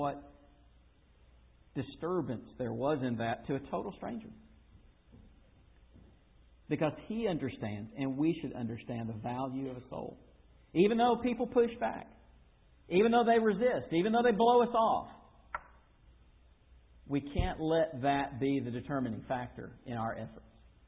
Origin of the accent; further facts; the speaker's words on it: Florida, United States; who happens also to be from my hometown in Florida